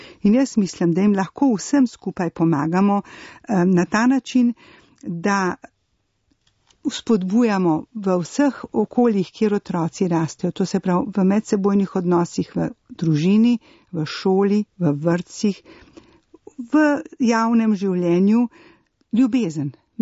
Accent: Grosuplje, Central Slovenia, Slovenia; Jaz bom povedala, da prihajam iz Grosuplja

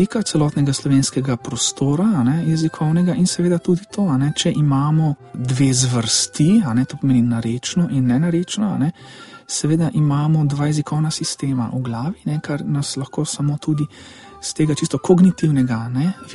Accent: Gorica, Gorizia Statistical Region, Slovenia; accent: Karst dialect; first language Karst dialect; jaz sem iz okolice Gorice, kar pomeni, da je moj materni jezik kraško narečje in v svojem okolju seveda upravljam kraško narečje. Skratka, identiteto, da sem torej goričan, mi daja moj prvi materni jezik.

